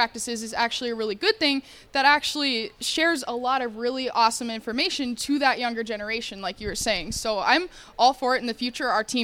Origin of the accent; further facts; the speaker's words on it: Phoenix, Arizona, United States; born there; moved away; I was born in Phoenix, Arizona, and moved up here with the oil field.